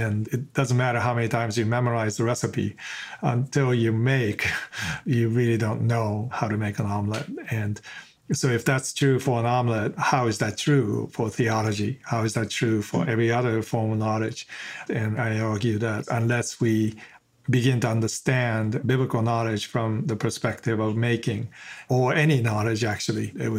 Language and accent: English; New Jersey, United States; also born or lived in Boston / Sweden / Kamakura, Japan; I was born in Boston. My father, being a research scientist, we spent a lot of time in other places as well, such as Sweden. But I went to grade school in Kamakura, Japan, and then I was back in New Jersey for middle school, high school